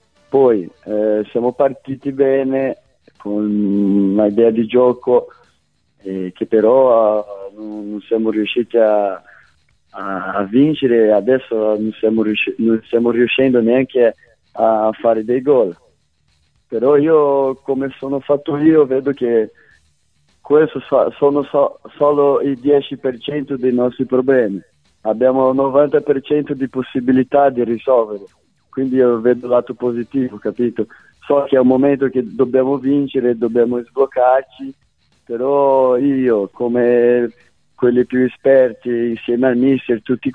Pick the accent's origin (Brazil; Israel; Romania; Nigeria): Brazil; io come brasiliano